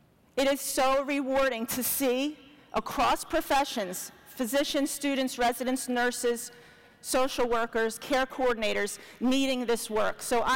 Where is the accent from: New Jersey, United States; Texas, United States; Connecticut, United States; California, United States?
New Jersey, United States; Camden; Not everybody who's born in Camden, New Jersey admits it. I was born in Camden, New Jersey, grew up there.